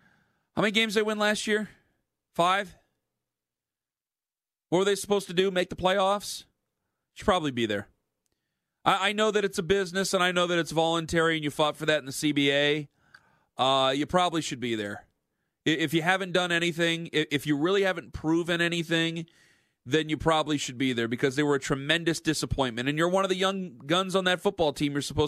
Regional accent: Cleveland, Ohio, United States; Wait a minute, they're local to me? Oh, yeah. I'm a guy from Cleveland.

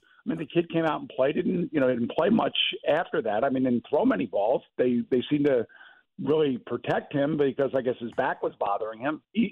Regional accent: New York, United States; born there; I was born in New York, as a matter of fact.

